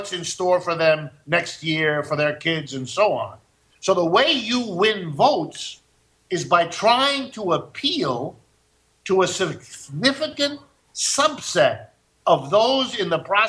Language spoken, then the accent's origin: English; United States; born there; first language German; English is a second language; My mother was born in Berlin, Germany. My first language is German. That's what I grew up speaking. I was born in the United States, but, you know, if you live in a home where your mother is German, you speak German.